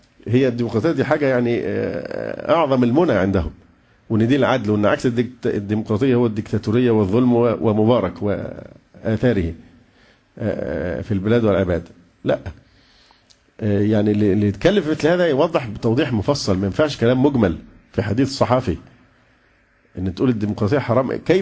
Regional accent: Egypt; فإحنا مواطنون، مش إحنا جنسيتنا مصرية، خلاص بنمارس حقنا

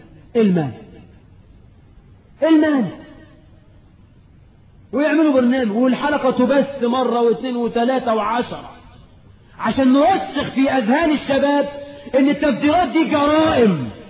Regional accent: Egypt; بلدنا مصر

